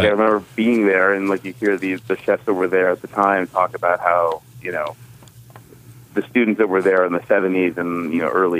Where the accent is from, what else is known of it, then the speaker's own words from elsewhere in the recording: New York, United States; Hey, I'm from New York where there's house and street